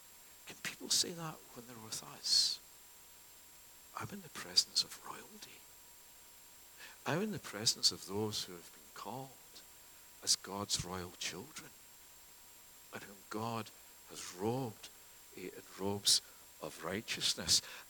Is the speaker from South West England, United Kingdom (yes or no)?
no; Scotland, United Kingdom; now in Toronto, Canada; As you know, I'm from Scotland, and the great sport there is football, proper football, soccer.